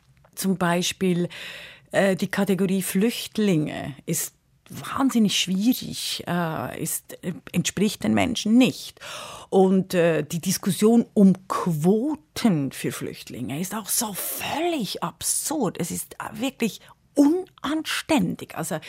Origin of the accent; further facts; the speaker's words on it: Bern, Switzerland; als ich aufgewachsen bin in Bern.